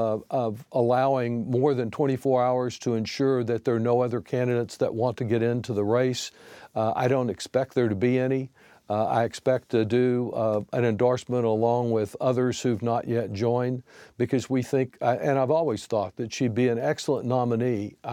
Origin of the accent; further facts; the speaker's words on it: Texas, United States; I expect that to happen tonight in my home state of Texas when I participate in the delegation meeting.